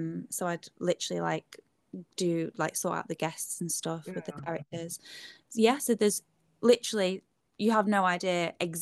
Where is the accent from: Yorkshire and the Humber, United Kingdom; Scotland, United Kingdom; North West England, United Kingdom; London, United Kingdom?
North West England, United Kingdom; Manchester; even though I'm from Manchester, so I had to, like, lug an entire life's worth of stuff down there